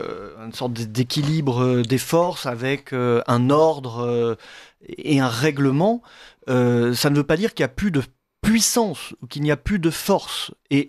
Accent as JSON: {"language": "French", "country": "France", "said": "comme nous n'exprimons pas nous-mêmes en tant que Français et Européens la moindre parcelle de puissance"}